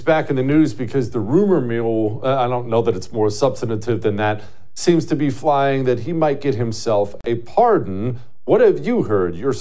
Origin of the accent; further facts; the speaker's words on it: Minnesota, United States; I grew up pike fishing in Minnesota.